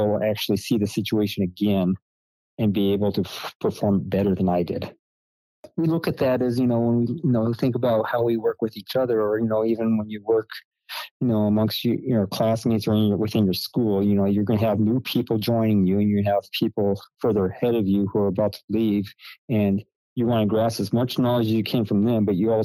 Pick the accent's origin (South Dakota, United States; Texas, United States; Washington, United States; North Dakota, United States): North Dakota, United States; I grew up in North Dakota. North Dakota is cold. It's like snows 9 months out of the year.